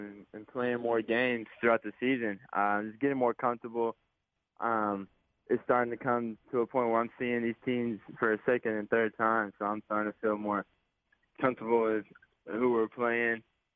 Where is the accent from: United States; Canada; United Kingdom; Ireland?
United States; Oklahoma; Just from growing up in Oklahoma and going all the Thunder games growing up and just being a fan of Russell growing up as a kid